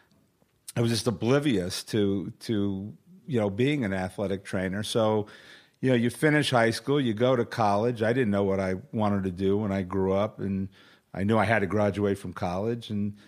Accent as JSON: {"language": "English", "region": "East Coast", "country": "United States", "said": "We all flew back to JFK because we're all from the East Coast to visit our families."}